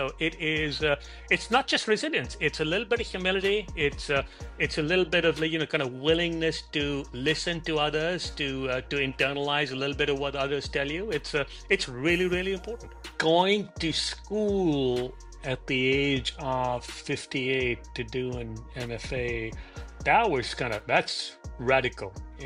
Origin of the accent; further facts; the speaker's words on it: Delhi, India; moved away as an adult; I was born in Delhi for the first 21 years of my life.